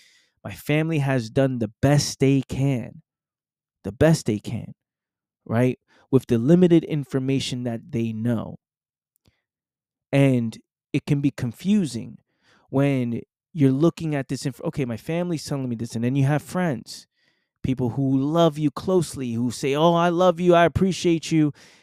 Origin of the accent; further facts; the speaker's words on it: Bronx, New York, United States; someone like myself, born and raised in the Bronx, New York, in an environment that's so limited